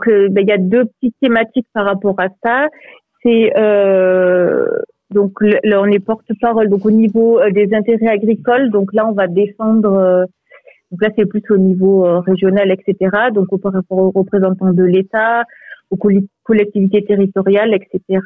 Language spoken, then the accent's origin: French; Provence-Alpes-Côte d'Azur, France; Donc, en fait, je suis originaire donc des Hautes-Alpes.